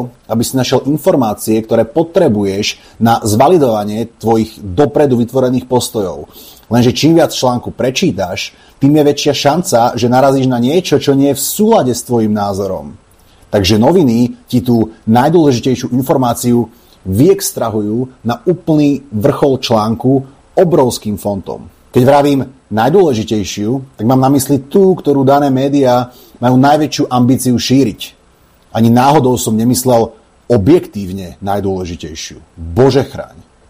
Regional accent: Bratislava, Bratislava Region, Slovakia; Druhá vec je tá, že ja pochádzam z Bratislavy

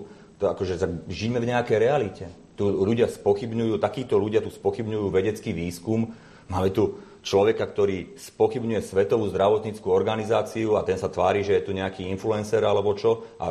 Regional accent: Banská Štiavnica, Banská Bystrica Region, Slovakia; ja som z Banskej Štiavnice. Ten človek je z vedľajšej dediny.

